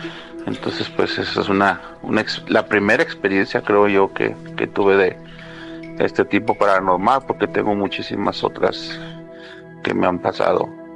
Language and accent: Spanish; León, Guanajuato, Mexico; Yo soy de León, Guanajuato.